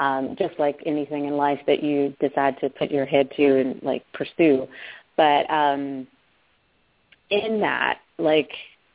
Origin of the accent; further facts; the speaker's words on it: Chicago, Illinois, United States; moved away; I came here from Chicago. I'm originally from Chicago, and moved here, in 2002.